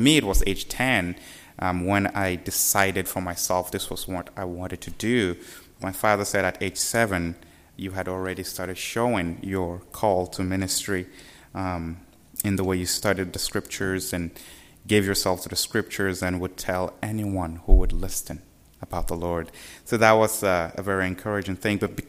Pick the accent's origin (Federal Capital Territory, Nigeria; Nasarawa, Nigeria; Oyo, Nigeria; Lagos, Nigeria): Nasarawa, Nigeria; I'm from Nigeria, and I was born in Nasarawa State of Nigeria.